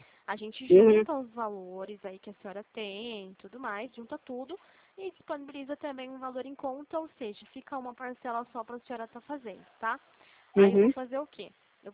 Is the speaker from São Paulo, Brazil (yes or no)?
yes; Limeira, São Paulo, Brazil; Eu sou do estado de São Paulo, falo de Limeira, São Paulo, aqui do centro de Limeira.